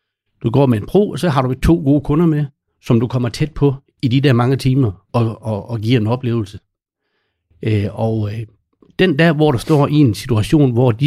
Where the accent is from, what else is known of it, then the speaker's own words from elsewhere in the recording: Gundersted, North Denmark Region, Denmark; så er jeg fra Gundersted. Gundersted, det er en lille flæk, som ingen ved, hvor er.